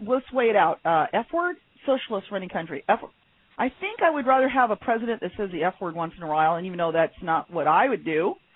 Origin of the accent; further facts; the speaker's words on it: Houston, Texas, United States; I'm from Texas. I was born in Houston, Texas, and there's something about Texas you don't want to mess with.